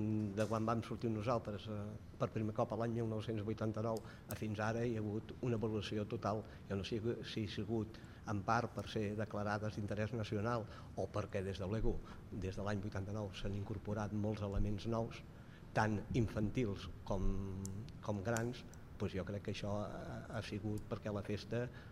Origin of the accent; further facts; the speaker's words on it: Tarragona, Catalonia, Spain; Poder perquè sóc tarragoní i serrallenc